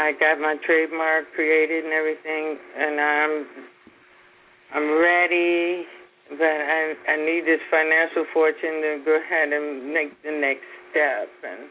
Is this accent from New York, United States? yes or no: no; Detroit, Michigan, United States; I'm from Detroit.